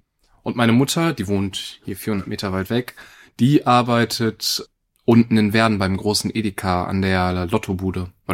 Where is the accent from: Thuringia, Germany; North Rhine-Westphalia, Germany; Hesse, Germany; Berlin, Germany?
North Rhine-Westphalia, Germany; Essen; ich bin aber auch hier in Essen geboren tatsächlich und auch tatsächlich hier in Werden groß geworden, 18 Jahre lang. Bin letztes Jahr August bin ich hier weggezogen.